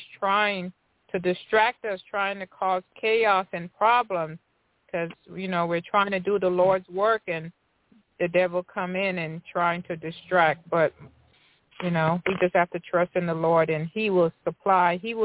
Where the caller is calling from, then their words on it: Tennessee, United States; I'm calling from Tennessee.